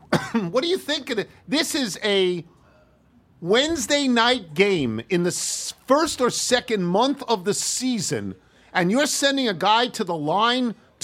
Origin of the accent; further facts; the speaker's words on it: Washington, District of Columbia, United States; And not because I'm from Washington, D.C., but because of the strategy involved.